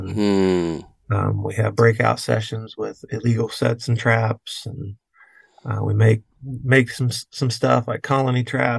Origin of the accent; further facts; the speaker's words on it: Indiana, United States; I'm originally from Indiana.